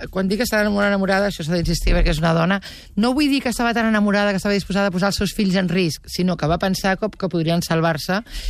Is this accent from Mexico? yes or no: yes; Mexico; Jo sóc antiimperialista, com us podeu imaginar, com a bona mexicana